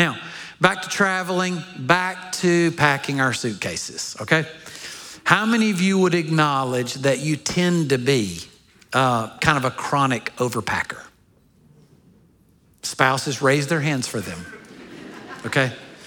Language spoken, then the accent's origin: English; Alabama, United States; I'm from Alabama. We didn't know how to act up there.